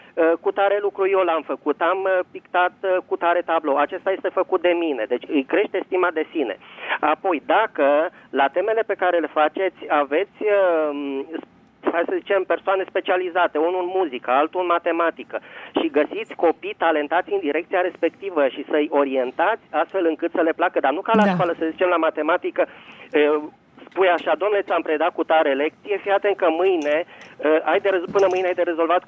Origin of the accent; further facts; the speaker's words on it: Bucharest, Romania; Sunt mai din București.